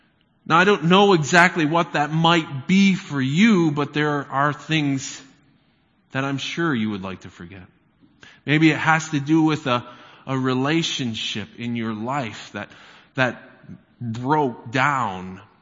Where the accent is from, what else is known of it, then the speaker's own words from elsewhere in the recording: Michigan, United States; You know, I grew up in Michigan, and as you're probably aware, Michigan gets pretty cold in the winter as well.